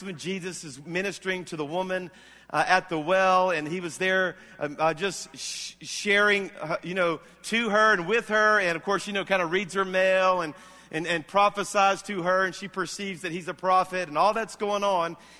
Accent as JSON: {"language": "English", "region": "Louisiana", "country": "United States", "said": "even though I pastor this church in Alabama, I'm from South Louisiana. I'm a Cajun."}